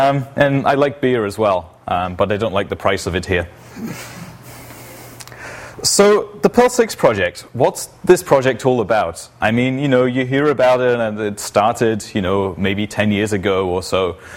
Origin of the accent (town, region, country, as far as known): England, United Kingdom; now in Lund, Sweden